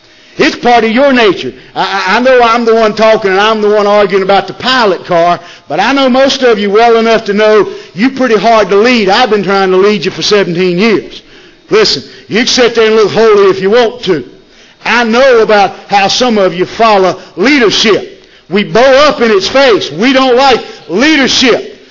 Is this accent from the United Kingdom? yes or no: no; United States; We're American. We're free.